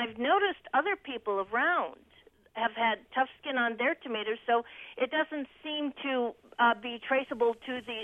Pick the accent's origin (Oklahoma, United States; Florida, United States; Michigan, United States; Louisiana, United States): Michigan, United States; now in Illinois, United States; I'm originally from Michigan, and I always had a few tomato plants. And this is my first time growing them in Illinois